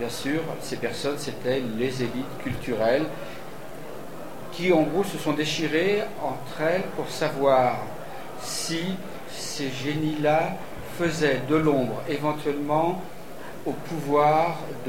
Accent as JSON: {"language": "French", "country": "France", "said": "en tout cas chez nous en France"}